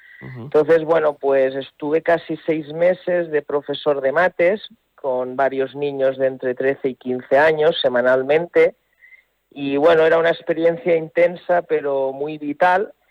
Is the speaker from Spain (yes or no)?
yes; Barcelona, Catalonia, Spain; now in Seville, Spain; yo soy de Barcelona, aunque llevo ya casi 10 años en Sevilla por motivos profesionales, el acento no lo pierdo.